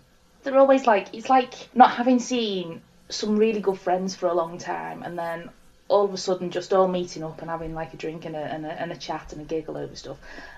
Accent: Liverpool, North West England, United Kingdom; I am a scouser. Because I'm into the 60s and because I'm from Liverpool, everybody kind of seems to instantly assume

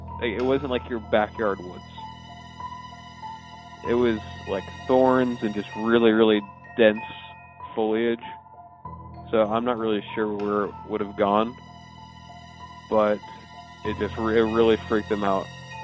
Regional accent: Atlanta, Georgia, United States; I'm from Atlanta, Georgia.

